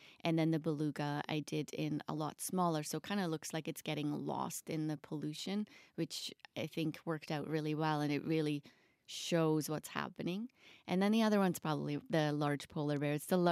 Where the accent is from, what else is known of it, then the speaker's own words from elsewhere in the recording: Switzerland; growing up in Switzerland, we do not have polar bears there.